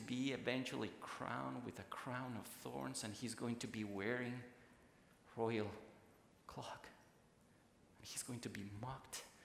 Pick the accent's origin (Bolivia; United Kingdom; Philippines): Bolivia; I was visiting my home country, Bolivia